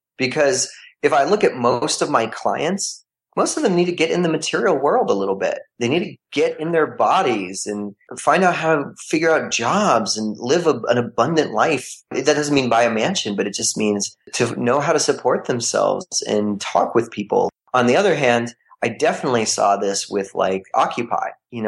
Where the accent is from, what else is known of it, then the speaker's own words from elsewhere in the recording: Colorado, United States; I grew up reading On the Road and Electric Kool-Aid Acid Test, which, you know, the title kind of is a little bit of a reference to as well, in small town Colorado.